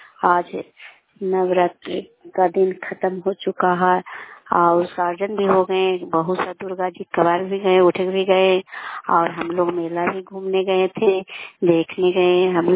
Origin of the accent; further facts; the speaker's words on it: Mahanandpur, Bihar, India; ग्राम महानंदपुर है, नालंदा जिला के निवासी हूँ, दामोदरपुर पंचायत पड़ता है।